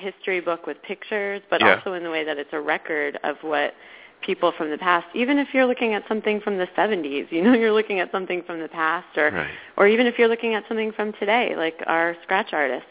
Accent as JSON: {"language": "English", "town": "Ithaca", "region": "New York", "country": "United States", "said": "You know, I'm from Ithaca, New York."}